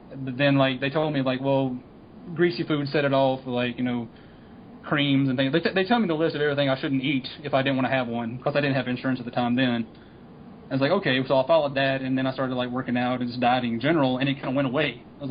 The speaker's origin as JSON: {"language": "English", "region": "North Carolina", "country": "United States", "tie": "born or raised there", "said": "I grew up in North Carolina. Like, I'm like right in the middle of North Carolina, but we're close enough to the coast"}